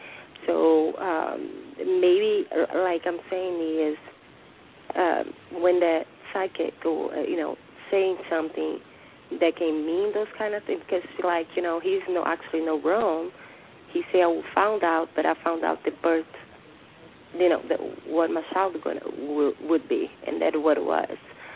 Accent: Brazil; English is a second language; No, I'm from Brazil, and I try normally cook, you know, very lean or fish or, you know, grill, chicken.

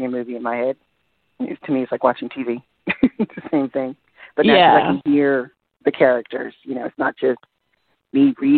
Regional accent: the South, United States; I'm born and raised in the South, and nobody seems to believe me. I said, no, I'm from the South.

